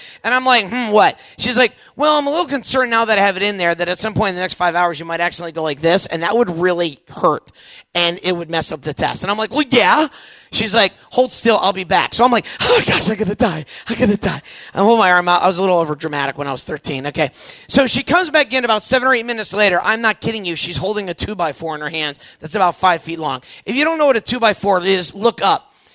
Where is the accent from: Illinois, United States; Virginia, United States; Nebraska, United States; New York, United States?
Virginia, United States; Warrenton; I grew up in Northern Virginia, a little town called Warrenton. It was a great place to grow up.